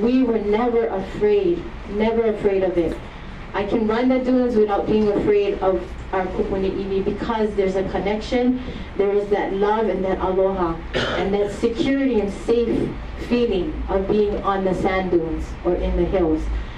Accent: Wai'ehu, Hawaii, United States; I'm from the Wai'ehu, so I've talked about it before. My mo'olelo to that is that I am a sand dune baby, or a child that was raised in the sand dunes

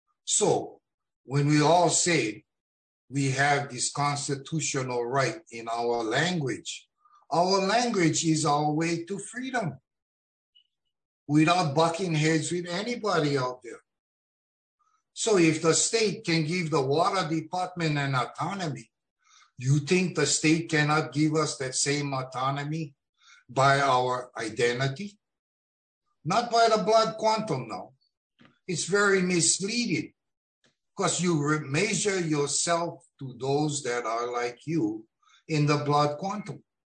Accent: Kauai, Hawaii, United States; I'm from Kauai.

